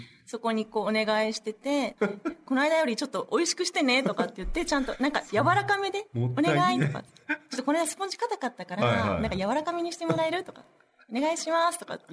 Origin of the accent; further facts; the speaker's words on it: Fukuoka, Japan; 私福岡に住ん、ね、福岡とか博多っ子なんだけど、